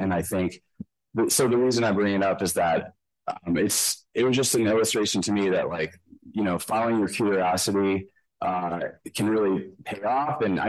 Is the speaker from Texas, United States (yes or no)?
no; Illinois, United States; So I had seen this plant growing up in Illinois a little bit and been curious about it, especially as a child